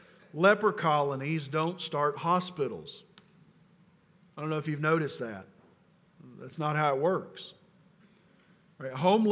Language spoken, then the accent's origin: English; Appalachia, United States; Mirror, I don't know how you say that. I'm from Appalachia. Mirror, I think.